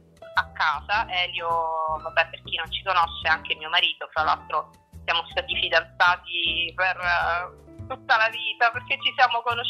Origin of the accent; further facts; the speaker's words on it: Syracuse, Sicily, Italy; accent: Sicilian; non volevo però andare via dalla mia terra, che è come si sente anche semplicemente dall'accento, cioè la Sicilia, in particolare Siracusa.